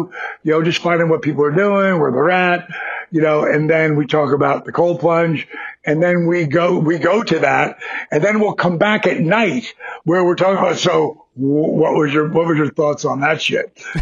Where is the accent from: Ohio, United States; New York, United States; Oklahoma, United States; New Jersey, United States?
New Jersey, United States; Point Pleasant; Like I went to a buddy's mine house for 4th of July and we're both from Point Pleasant, New Jersey.